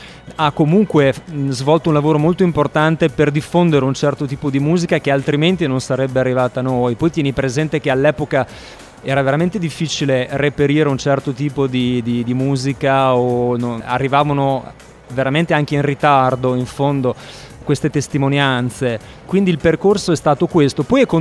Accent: Modena, Emilia-Romagna, Italy; Io sono partito da Modena, dalla mia città

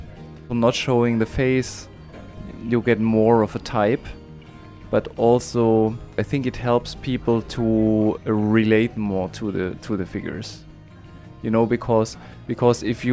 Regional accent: Germany; now in Paris, France; I'm a painter from Germany. At the moment, I live in Paris.

